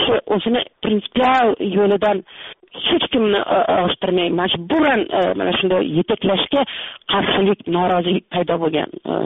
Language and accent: Uzbek; Tashkent, Uzbekistan; born there; Toshkentda, Toshkent shahridagi mana shu Beruniy xiyobonida u yerlarni biz men tug'ilgan paytda dala deyishardi